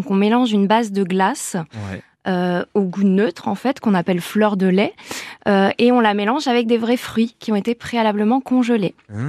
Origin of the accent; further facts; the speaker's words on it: Provence-Alpes-Côte d'Azur, France; also born or lived in Haute-Savoie; now in Landes, France; Alors, moi, je suis originaire du Var.